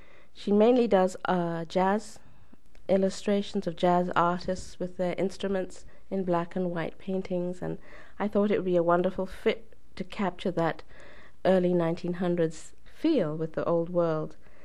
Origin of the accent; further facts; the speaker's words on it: United Kingdom; now in United States; As a British immigrant, I can see how wonderful America is and the golden opportunities and the freedoms